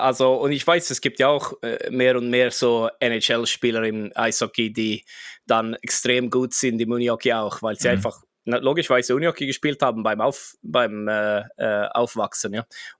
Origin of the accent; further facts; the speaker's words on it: Jönköping, Jönköping County, Sweden; German is a second language; also born or lived in Gothenburg; ich bin in Jönköping aufgewachsen, bin dann umgezogen nach Göteborg mit 23